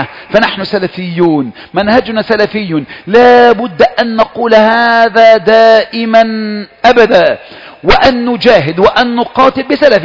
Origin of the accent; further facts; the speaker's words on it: Egypt; فضلا ان تؤثمني انا من اهل مصر